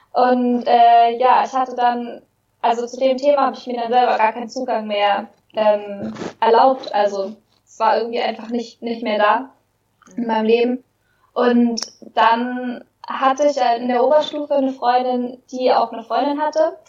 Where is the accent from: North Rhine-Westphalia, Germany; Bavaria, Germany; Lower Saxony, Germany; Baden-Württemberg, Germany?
Bavaria, Germany; ich bin in Oberbayern groß geworden, in einem kleinen Dorf.